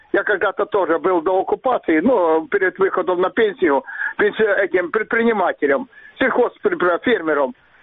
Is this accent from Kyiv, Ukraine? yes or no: no; Crimea, Ukraine; Я из Крыма, иннексирован. Знаете, я уже здесь проживаю больше 45 лет.